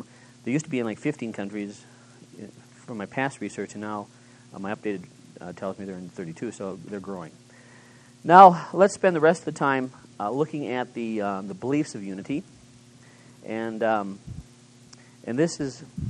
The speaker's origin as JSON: {"language": "English", "town": "Minneapolis", "region": "Minnesota", "country": "United States", "said": "I'm from the Twin Cities of Minneapolis, St. Paul, and we have several congregations."}